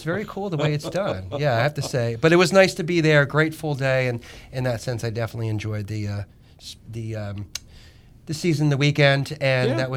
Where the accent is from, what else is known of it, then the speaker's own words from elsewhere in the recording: New Jersey, United States; I grew up in Jersey, and that's when the beaches opened